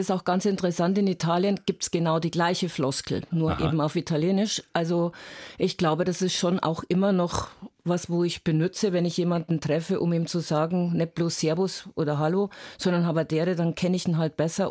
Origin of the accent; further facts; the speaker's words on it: Marktredwitz, Bavaria, Germany; also ich bin in Marktredwitz groß geworden und in die Schule gegangen.